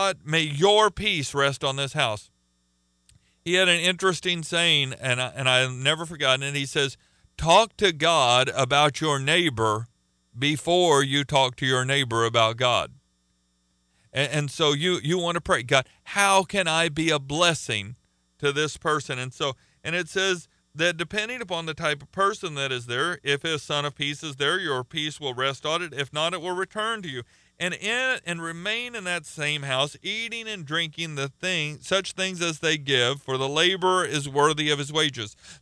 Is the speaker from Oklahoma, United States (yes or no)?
yes; Oklahoma, United States; now in Chicago, United States; because I encountered this when I first moved to Chicago. I'm from Oklahoma. We're pretty friendly.